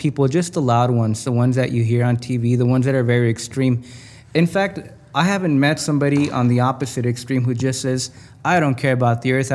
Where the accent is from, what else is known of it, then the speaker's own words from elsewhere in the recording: California, United States; I came out here from California because the wages was double what I was making back home.